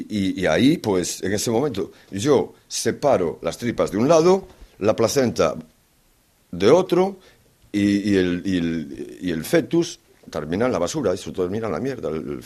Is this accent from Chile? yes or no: no; Spain; now in Limoges, France; Tengo 47 años, soy español y trabajo en el matadero de Limoges desde hace más de 7 años.